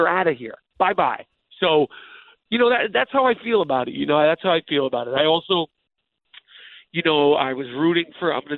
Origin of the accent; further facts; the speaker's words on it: New York, United States; I'm going to always root for a New York team. And growing up in New York when you're a kid, you don't know what's what.